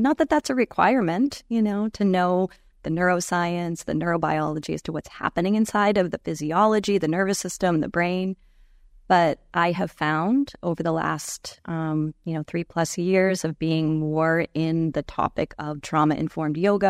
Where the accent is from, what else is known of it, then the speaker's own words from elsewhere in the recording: Maine, United States; moved away as an adult; also born or lived in Los Angeles, United States; And I'm from the United States originally. I'm originally from the state of Maine. Lived in California, Los Angeles area for about 20 years. And now I sort of divide my time between the U.S. and Bali mainly